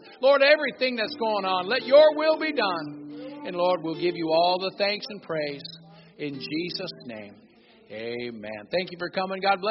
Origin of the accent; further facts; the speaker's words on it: United States; You know, because I'm Native American. I plan to bring my ribbon shirt.